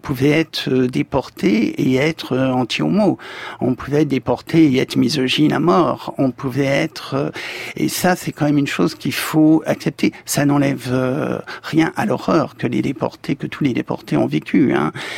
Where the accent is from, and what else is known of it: France